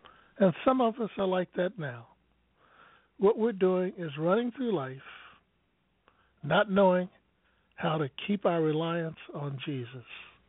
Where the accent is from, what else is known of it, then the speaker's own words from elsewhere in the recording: St. Louis, Missouri, United States; now in Dover, United States; I grew up in St. Louis, Missouri, and they had like a lot of places. Even we have in Dover now.